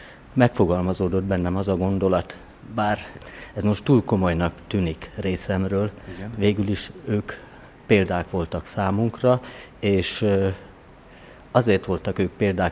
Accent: Hungary; Megmondom őszintén, én igaz magyar embernek érzem magam, bár azt a jó Isten tudja, hogy én milyen magyar ember vagyok

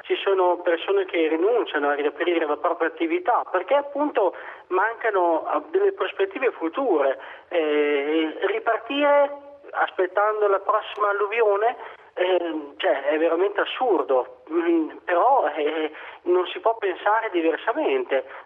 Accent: Modena, Emilia-Romagna, Italy; io non sono di Bonporto, sono modenese, non conoscevo questa realtà

